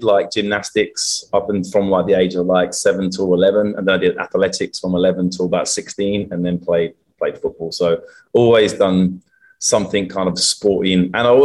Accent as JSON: {"language": "English", "town": "Peterborough", "region": "East of England", "country": "United Kingdom", "tie": "born or raised there", "also_born_or_lived": "Australia", "moved": "as an adult", "lives_now": "Los Angeles, United States", "said": "I was born in England in a city called Peterborough. I was there for 28 years and then moved to Australia. I was there for 16 years."}